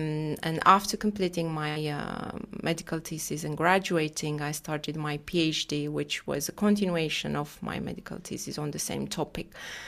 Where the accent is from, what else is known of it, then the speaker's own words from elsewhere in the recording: Bucharest, Romania; Yes, I'm from Bucharest.